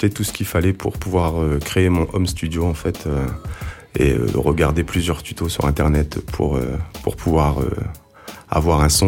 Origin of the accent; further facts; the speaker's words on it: Hauts-de-France, France; je viens de Picardie, ça fait 2 ans que j'habite dans la région maintenant.